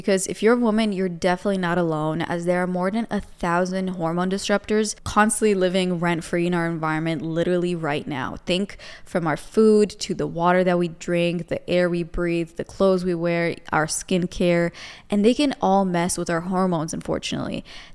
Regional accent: Romania; I'm from Romania.

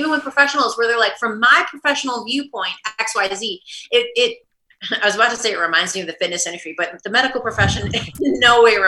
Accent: Midwest, United States; And I'm going, and I'm from the Midwest, as you all remember.

